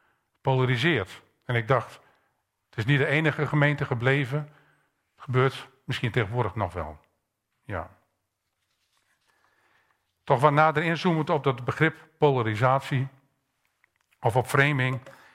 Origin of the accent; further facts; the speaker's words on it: Groningen, Netherlands; now in Apeldoorn, Netherlands; mag ik als Groninger in Apeldoorn wonen iets zeggen over Apeldoorn?